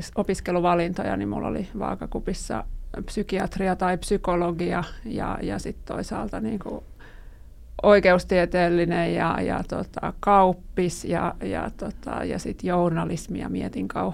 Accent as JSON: {"language": "Finnish", "town": "Espoo", "region": "Uusimaa", "country": "Finland", "tie": "born or raised there", "said": "Mä oon siis Espoosta kotoisin kolmilapsisesta perheestä ja vanhemmat diplomi-insinöörejä molemmat."}